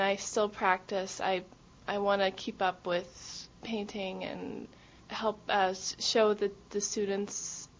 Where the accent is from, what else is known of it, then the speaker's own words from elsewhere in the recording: New Jersey, United States; now in Petersburg, United States; I'm the new art teacher at the high school, and I'm from New Jersey, the East Coast. And I decided to come all the way over to the West Coast and settle in Petersburg